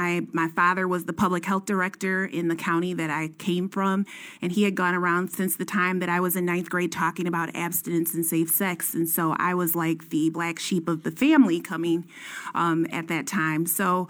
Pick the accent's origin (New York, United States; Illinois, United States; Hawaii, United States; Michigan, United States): Michigan, United States; Muskegon; I am from Muskegon, Michigan, born and raised. I am a product of public school education. I graduated from Mona Shores High School in Muskegon, Michigan